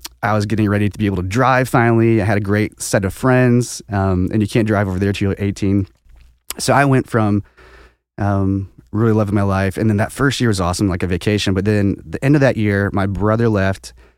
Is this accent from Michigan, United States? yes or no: no; St. Louis, Missouri, United States; so just a little background. I grew up mainly in St. Louis as a kid. Lots of freedom to run around.